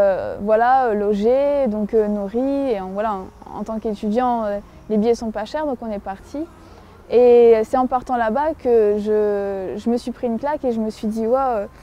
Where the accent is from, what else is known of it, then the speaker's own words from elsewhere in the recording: Lille, Hauts-de-France, France; j'ai 24 ans. Donc je suis française et je suis d'origine de Lille.